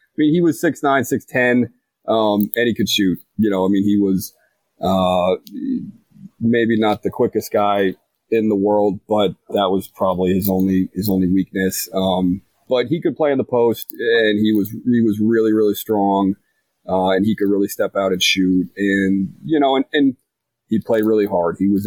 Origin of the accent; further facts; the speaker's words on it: New Hampshire, United States; I was really active. I grew up in New Hampshire and played outside a lot